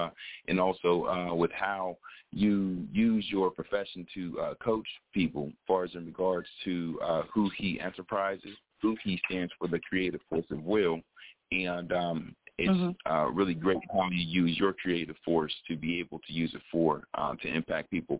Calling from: Pittsburgh, Pennsylvania, United States; of Pittsburgh, Pennsylvania.

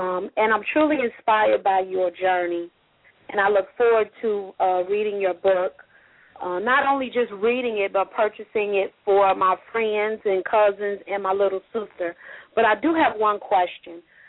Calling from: Chicago, Illinois, United States; I'm calling from Chicago.

